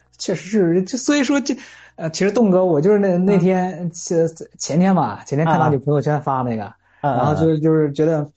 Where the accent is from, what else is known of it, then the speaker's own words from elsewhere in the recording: Henan, China; 因为我是河南的嘛，我在郑州上了大学